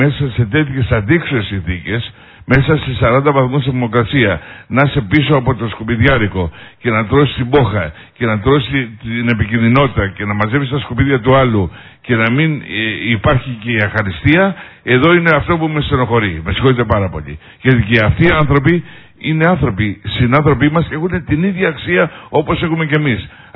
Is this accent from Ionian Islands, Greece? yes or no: yes; Ionian Islands, Greece; εγώ το νησί μου που το αγαπάω, θέλω να το βλέπω καθαρό